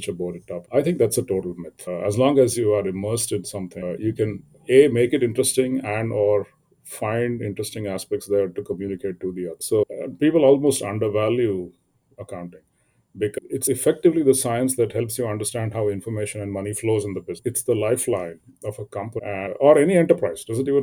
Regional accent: India; when I was growing up in India

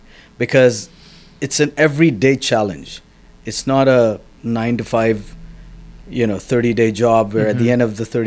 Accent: India; now in United States; because, you know, I came from India and I had never bought a property.

